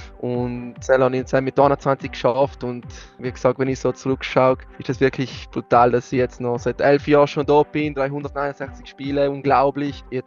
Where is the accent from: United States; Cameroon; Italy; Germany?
Italy; Salurn, Trentino-Alto Adige; weil ich bin in Saluren aufgewachsen und mein Ziel war, immer beim FC Südtirol zu spielen